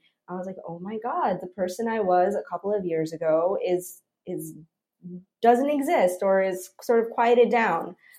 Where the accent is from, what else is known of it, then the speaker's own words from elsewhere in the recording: New Jersey, United States; I grew up in New Jersey, so it's like from December to April, it's always freezing.